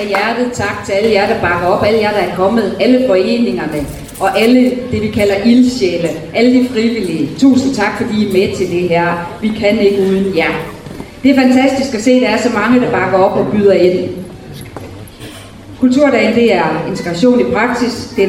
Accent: North Denmark Region, Denmark; Det kan jeg godt selv lide som nordjyde.

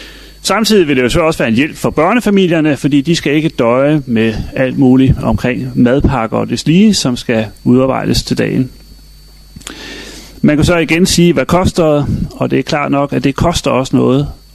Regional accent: Aalborg, North Denmark Region, Denmark; og jeg kommer fra Aalborg.

